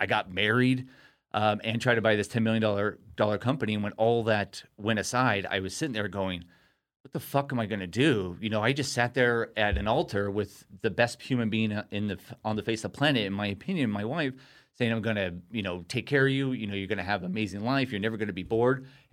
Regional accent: Costa Mesa, California, United States; also born or lived in Newport Beach; Yeah, so grew up in Costa Mesa, Newport Beach, my whole entire life

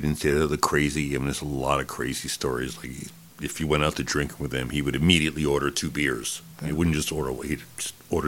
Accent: East Coast, United States; I mean, I first knew him because, I mean, I grew up on the East Coast.

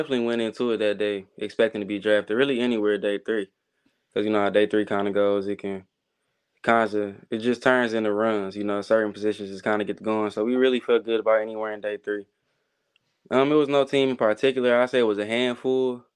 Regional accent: Detroit, Michigan, United States; I'm from Detroit.

